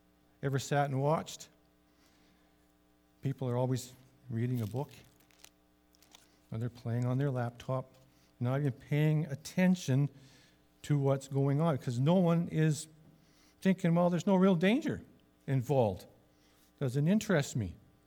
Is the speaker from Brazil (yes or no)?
no; West Coast, United States; Like I said, I grew up on the West Coast. I grew up with water.